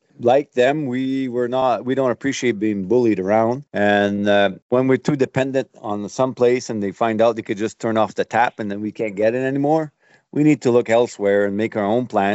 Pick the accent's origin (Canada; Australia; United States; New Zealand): Canada; Quebec; I feel I'm probably from Quebec, but I am Canadian. And being bilingual helps me a lot